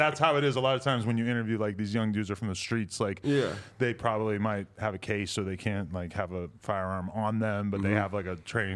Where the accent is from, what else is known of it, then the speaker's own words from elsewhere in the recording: New Hampshire, United States; growing up in New Hampshire, it was like, you know, to a certain extent